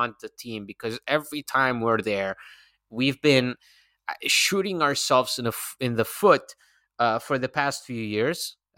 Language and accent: English; Bologna, Emilia-Romagna, Italy; English is a second language; for people that are from outside Bologna, I'm from Bologna